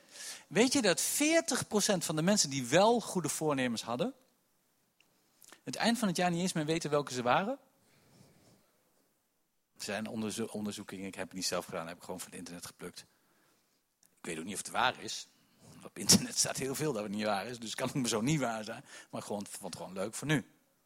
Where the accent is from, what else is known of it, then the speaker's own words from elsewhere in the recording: Gelderland, Netherlands; accent: Achterhoeks; Ik ben Achterhoeker. Als de geest van God komt, dan komt hij hier in het Achterhoeks. In elke stamtaal, in elke, dus ook in het Achterhoeks. Dus ik moet gewoon in het Achterhoeks blijven spreken, want het is voor mij het makkelijkst.